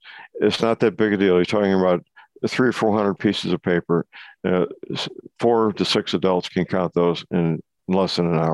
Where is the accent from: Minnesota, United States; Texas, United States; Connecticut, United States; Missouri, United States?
Missouri, United States; St. Louis; My hometown of St. Louis is listed as one of the most dangerous cities in the country.